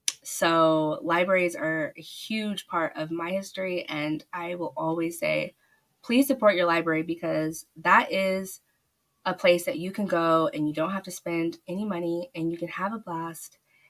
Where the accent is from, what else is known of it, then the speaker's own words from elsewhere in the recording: Florida, United States; also born or lived in Washington; So I spent like my early years in Washington State, but I was raised mostly in Florida, so hurricanes and tropical storms were just, you happen all the time